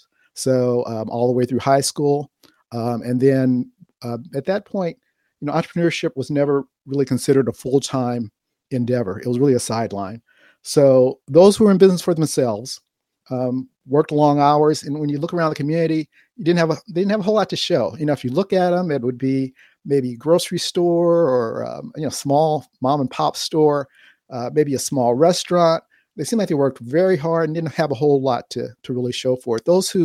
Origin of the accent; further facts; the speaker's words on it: Los Angeles, California, United States; So I started out, I grew up in South Central Los Angeles.